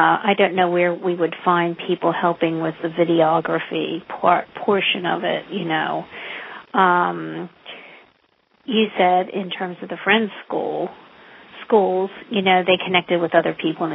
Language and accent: English; Lancaster, Pennsylvania, United States; I am from Lancaster, Pennsylvania